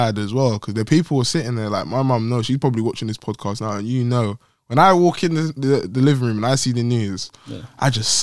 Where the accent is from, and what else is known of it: Jamaica